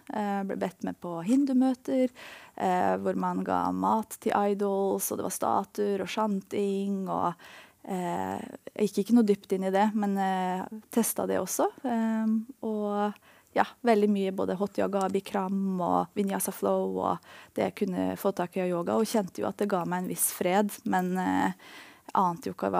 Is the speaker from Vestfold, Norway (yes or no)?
yes; Tønsberg, Vestfold, Norway; moved away as an adult; jeg flyttet til New York etter videregående. Jeg er fra Tønsberg opprinnelig.